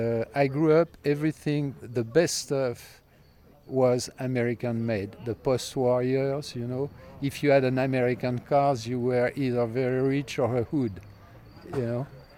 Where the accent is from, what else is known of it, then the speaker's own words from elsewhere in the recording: Paris, Île-de-France, France; English is a second language; moved away as an adult; now in New York, United States; I grew up in Paris, but I moved to New York when I was 20.